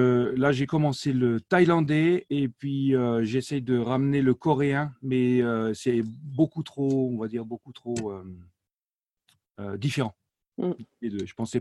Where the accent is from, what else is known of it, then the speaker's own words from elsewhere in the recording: Grand Est, France; born there; first language Alsatian; French is a second language; Ma langue maternelle, c'est l'alsacien, en fait. Donc, je suis né en Alsace. Mes parents ils se sont dit … il apprendra le français quand il ira à l'école. Et du coup, résultat des courses, quand j'arrive à l'école, effectivement, je parlais très, très peu le français